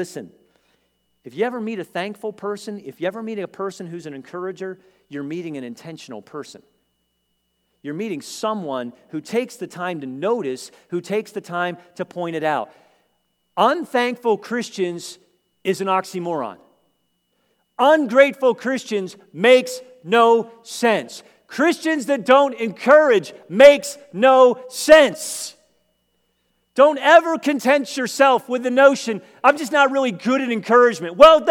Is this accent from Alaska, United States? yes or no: no; Pennsylvania, United States; I grew up in Lancaster County, so before the crops are planted